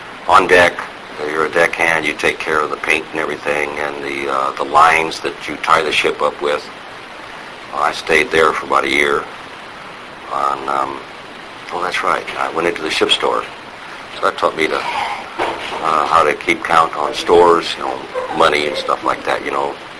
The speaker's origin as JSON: {"language": "English", "town": "Danville", "region": "California", "country": "United States", "tie": "born there", "said": "I was born in Danville, California. It's Northern California, 1932."}